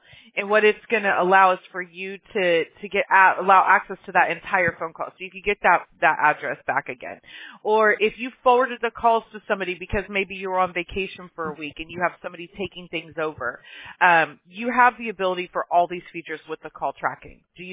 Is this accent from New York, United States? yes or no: no; California, United States; also born or lived in Alabama; I'm from California, right? Well, I was born in Alabama, then my family moved to California, then I have some family that's still back there